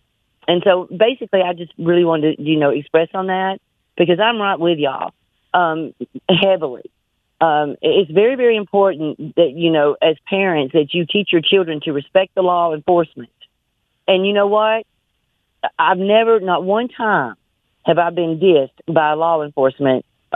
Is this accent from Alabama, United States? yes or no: yes; Nectar, Alabama, United States; I'm from Nectar, Alabama.